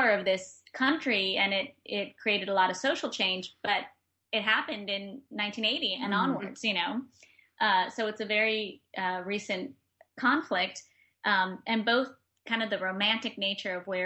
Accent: New York City, New York, United States; you can walk everywhere, which I'm used to as a New Yorker.

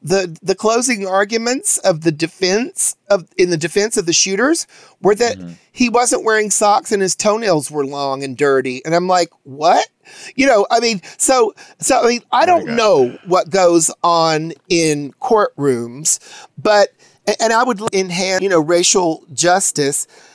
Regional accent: the South, United States; I have Trump supporting relatives. I'm from the South.

